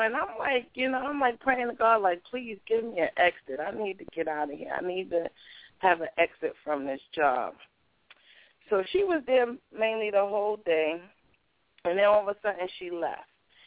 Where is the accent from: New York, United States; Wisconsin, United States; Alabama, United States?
New York, United States; moved away as an adult; now in Pennsylvania, United States; And I'm from New York, like Renita. I'm from New York, but 12 years ago I moved out of New York, and the Lord had took me to Pennsylvania